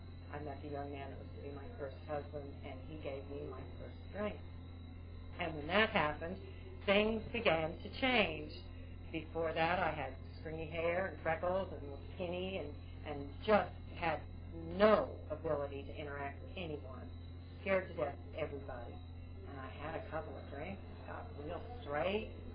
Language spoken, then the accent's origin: English; West Coast, United States; I was raised out on the West Coast, my older sister and I.